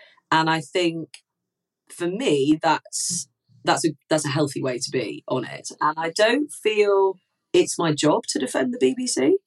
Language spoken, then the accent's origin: English; Manchester, North West England, United Kingdom; as a Mancunian